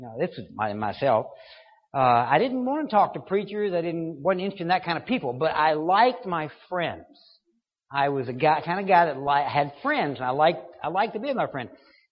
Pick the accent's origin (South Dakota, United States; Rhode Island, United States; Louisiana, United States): Louisiana, United States; Baton Rouge; I was raised in Baton Rouge, which in the 50s and even in the 60s was probably much more heavily Roman Catholic than it is today.